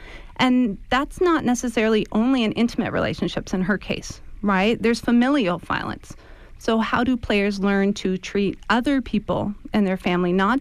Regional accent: Seattle, Washington, United States; Well, that's been a hard case for me, too, because I'm from Seattle

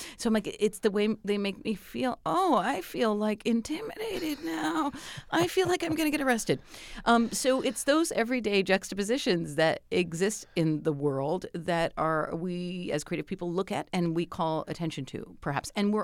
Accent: United States; I'm an American. I was born here and I'm a girl.

